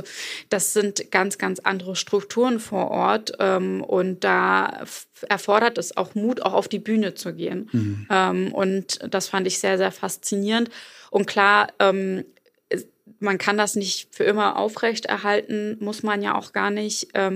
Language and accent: German; Schwerin, Mecklenburg-Vorpommern, Germany; Also ich war selbst in Schwerin und in Parchim. Und in Schwerin, also in meiner Heimatstadt